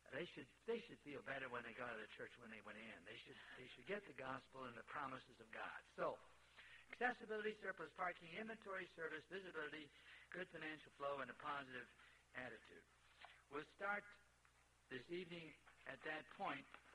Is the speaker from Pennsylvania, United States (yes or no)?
yes; Pittsburgh, Pennsylvania, United States; I'm an Eastern boy. I was raised in Pittsburgh, PA, and went to school in New York